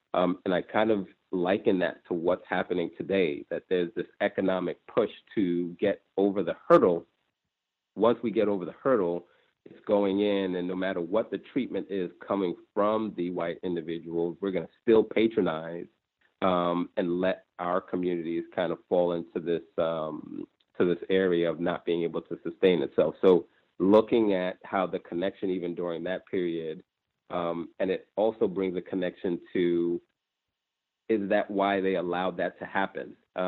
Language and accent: English; New York City, New York, United States; I grew up in Brooklyn, and Like our earlier caller, I didn't live in the projects myself, but all of my friends did